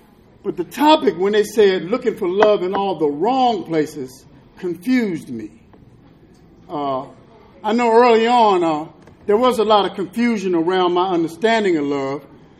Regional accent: Alexandria, Virginia, United States; now in Washington, United States; So I come up from Alexandria, and my mother moved to Northeast D.C. I'm by an infamous housing project called Lincoln Heights.

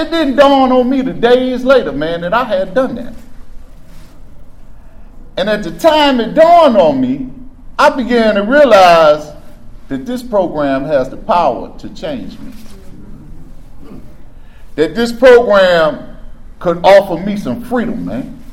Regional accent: Chicago, Illinois, United States; also born or lived in Fort Washington, Maryland; I'm from Chicago originally. Moved to D.C. in 94, moved to Maryland, I'm sorry, Fort Washington, Maryland in 94. I lived here from 94 to 04.

